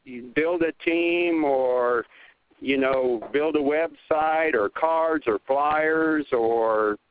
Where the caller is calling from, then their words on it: Springfield, Missouri, United States; Springfield, Missouri.